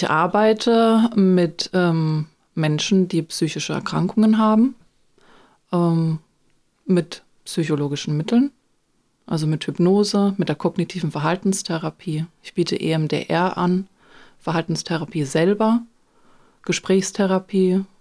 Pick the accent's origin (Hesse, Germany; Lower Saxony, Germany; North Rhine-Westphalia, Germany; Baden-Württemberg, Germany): Baden-Württemberg, Germany; Karlsruhe; now in Hörth, Germany; Ich komme gebürtig aus Karlsruhe. Ja, und wir sind jetzt seit 6 Jahren, wohnen wir jetzt hier in Hörth